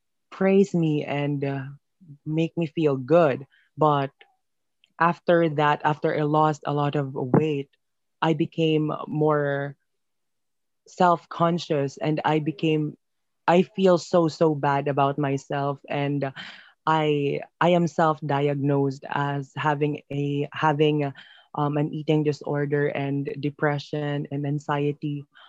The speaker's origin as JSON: {"language": "English", "country": "Philippines", "said": "I am from the Philippines. I am 17 years old"}